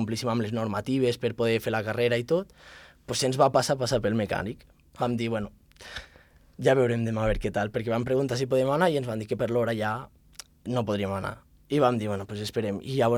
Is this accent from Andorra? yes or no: yes; Andorra; ja que som d'Andorra anem a fer una mica de país